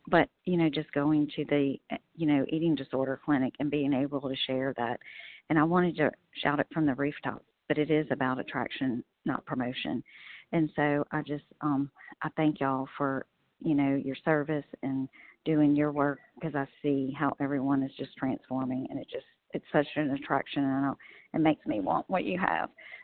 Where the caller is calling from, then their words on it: Louisiana, United States; I'm calling from Louisiana.